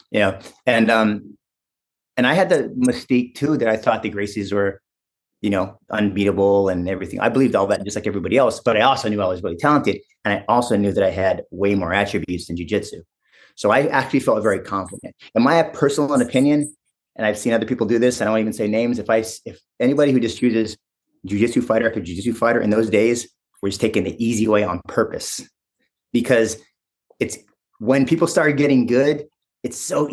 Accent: Hawaii, United States; I mean, come on, I grew up in Hawaii.

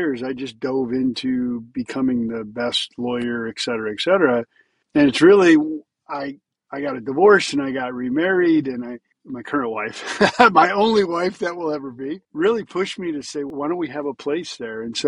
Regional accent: Louisiana, United States; moved away as an adult; now in Los Angeles, United States; Well, I grew up in the South in Louisiana, son of a preacher, teachers and preachers

